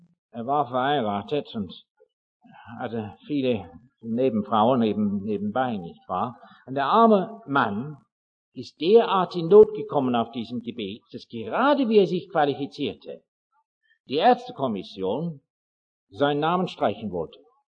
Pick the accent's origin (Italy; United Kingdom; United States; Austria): United Kingdom; England; Die Engländer, ich bin ja selber Engländer, nicht wahr?